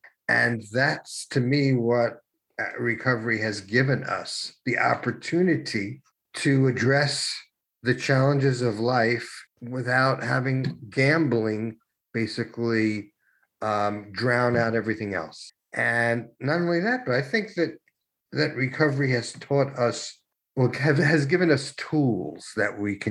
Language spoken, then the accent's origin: English; New York, United States; accent: New York; My New York accent really came back.